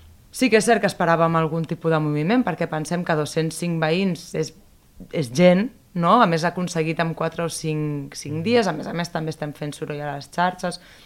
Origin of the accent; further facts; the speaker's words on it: Sant Andreu de Llavaneres, Catalonia, Spain; Perquè jo sóc de Llavaneres